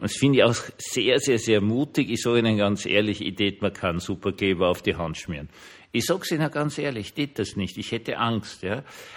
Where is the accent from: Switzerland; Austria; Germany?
Austria; Vienna; Gut, ich bin Österreicher und Herumjammern ist eine österreichische Spezialdisziplin.